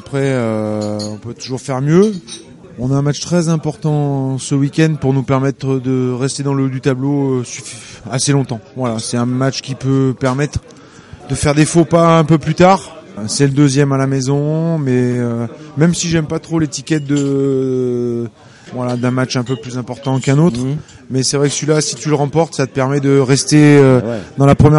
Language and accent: French; Le Mans, Pays de la Loire, France; Je viens du Mans, j'ai 45 ans, 2 enfants, mariés.